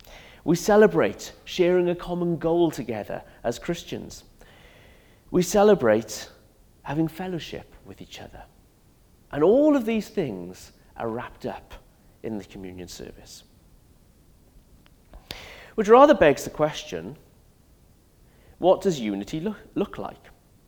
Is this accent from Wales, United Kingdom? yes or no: yes; Wales, United Kingdom; Well, as a Welshman, that makes me very, very happy, of course.